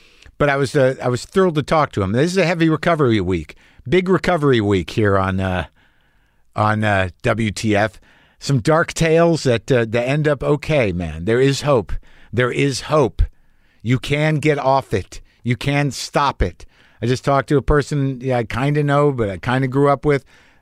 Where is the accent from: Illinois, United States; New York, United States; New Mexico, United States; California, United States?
New Mexico, United States; Like, I grew up in New Mexico, driven through Oklahoma.